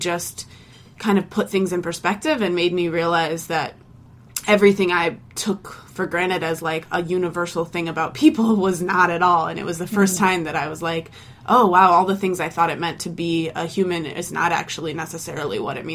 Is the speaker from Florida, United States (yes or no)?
no; Iowa, United States; And now that I've been living in the U.S. for a few years, which is the longest since I was growing up in Iowa